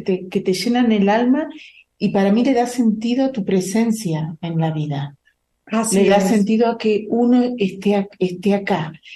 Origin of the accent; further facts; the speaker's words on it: Argentina; sí, traemos yerba, somos argentinas.